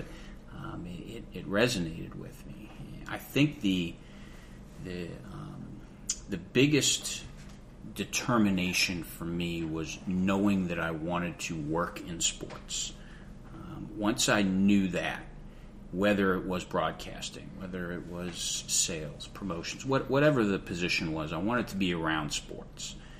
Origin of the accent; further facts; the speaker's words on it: Indiana, United States; moved away as an adult; now in Asheville, United States; Well, I've been in Asheville for almost 10 years now. Growing up, I grew up in Indiana. I was a big Indiana Hoosiers fan.